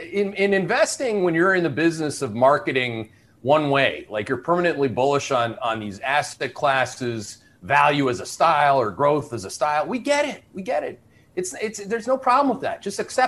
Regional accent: Canada; accent: Canadian; Are you noticing what I'm calling out before I call it out in my Canadian accent?

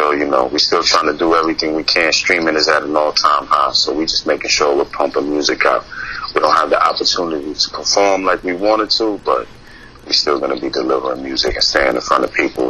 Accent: Bronx, New York, United States; I grew up in the Castle Hill section of the Bronx until I was about 11, 12 years old, and moved to Clark's Neck area when I was around 13, 14.

